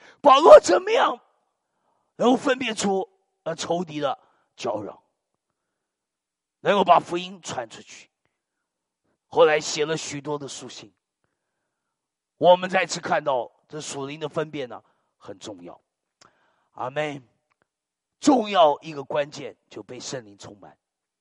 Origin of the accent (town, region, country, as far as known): China